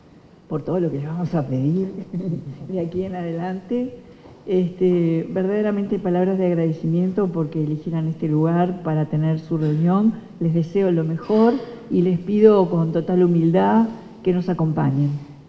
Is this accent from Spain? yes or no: no; Uruguay; como uruguaya